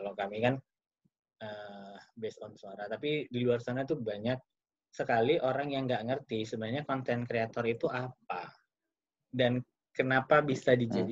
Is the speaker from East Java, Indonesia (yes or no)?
yes; East Java, Indonesia; accent: East Javanese; Wah, ketahuan banget ya aku Jawa Timuran banget ya.